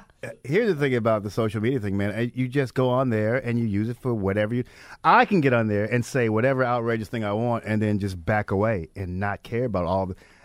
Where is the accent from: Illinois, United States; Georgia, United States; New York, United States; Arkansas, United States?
Arkansas, United States; Little Rock; now in California, United States; Remember, I'm from Little Rock, Arkansas originally